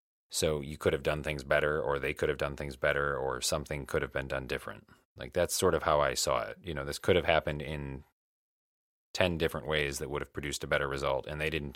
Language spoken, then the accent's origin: English; Michigan, United States; now in Illinois, United States; when I moved from Michigan down to Illinois, that I didn't come back. My plan was to just come down temporarily. And then I just decided, like, home is gone.